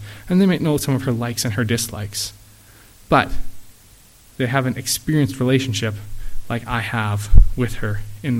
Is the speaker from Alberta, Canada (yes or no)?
no; Vancouver, British Columbia, Canada; Growing up in Vancouver, I experienced people who were homeless a lot of the time.